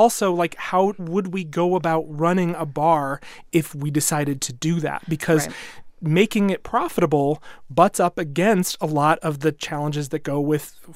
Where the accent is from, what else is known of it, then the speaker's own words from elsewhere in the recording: Los Angeles, California, United States; And it's like, no, I'm from East L.A., you know?